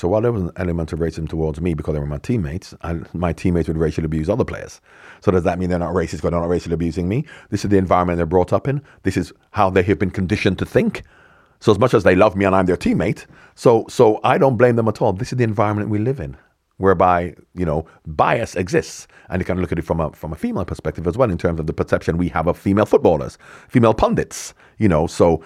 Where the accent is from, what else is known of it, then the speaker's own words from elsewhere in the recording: Birmingham, West Midlands, United Kingdom; I'm from Birmingham.